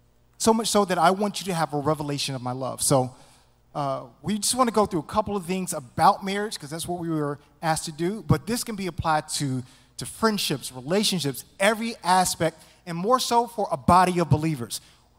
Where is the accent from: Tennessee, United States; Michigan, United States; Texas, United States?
Tennessee, United States; accent: Memphis; And my Memphis accent just came out, healed, all right?